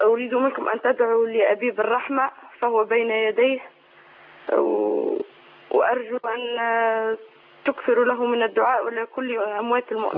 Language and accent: Arabic; Tunisia